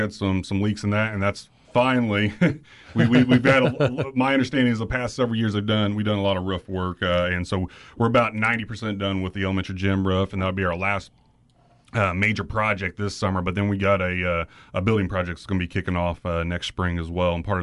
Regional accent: Peru, Indiana, United States; I'm actually from the Miami County area, just outside of Peru.

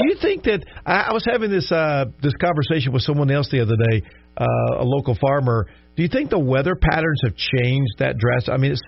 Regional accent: Louisiana, United States; Yeah, I grew up in Louisiana

